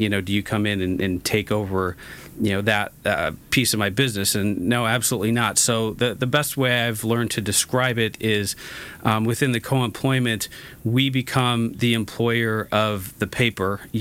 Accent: California, United States; born and raised in Orange County. I've been out here my whole life

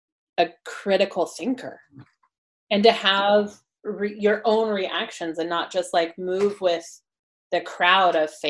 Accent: Indiana, United States; In my hometown now there's middle school and high school. Like there, junior high is not even a thing anymore, but I went to public school in Indiana.

